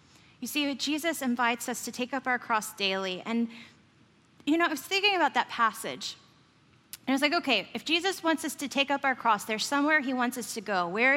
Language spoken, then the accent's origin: English; Texas, United States; So for me, growing up in East Texas, the forest is a sacred place.